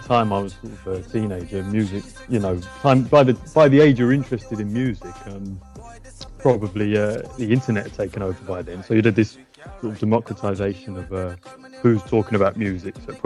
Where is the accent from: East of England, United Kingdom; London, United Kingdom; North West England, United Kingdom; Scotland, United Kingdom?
London, United Kingdom; Well, yes, I grew up in South London